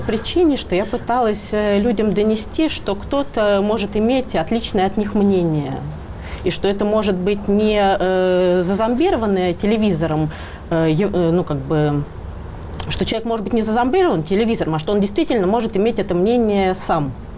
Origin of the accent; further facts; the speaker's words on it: Moscow, Russia; я на каждом углу честно говорила, что я из России, из Москвы.